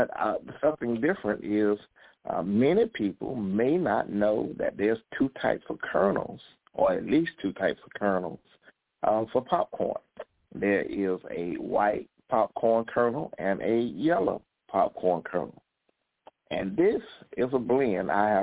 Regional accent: the South, United States; now in Mid-South, United States; But I'm glad I'm from the South. Amen. You know, I'm in the Mid-South now

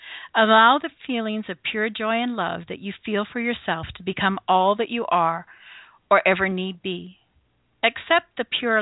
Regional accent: Venezuela; as a kid, Spanish is what I always went to because I grew up in Venezuela, right?

